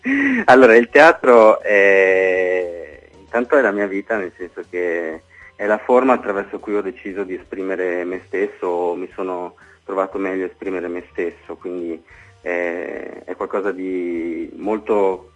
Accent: Piedmont, Italy; Poi ho fatto un corso di teatro a Vercelli, io sono piemontese

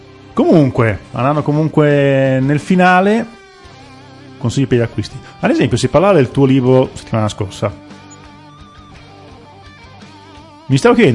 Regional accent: Rome, Lazio, Italy; Essendo romani, vi dico gli dà di tacco.

